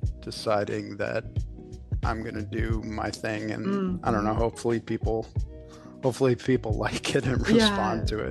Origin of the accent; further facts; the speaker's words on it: Chicago, Illinois, United States; also born or lived in Florida / Los Angeles; I was born in Florida, but grew up in like the Chicago area.